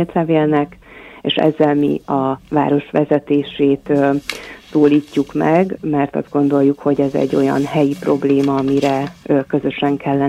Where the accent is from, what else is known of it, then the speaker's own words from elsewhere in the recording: Debrecen, Hajdú-Bihar, Hungary; amit én, mint debreceniként tapasztalok a városban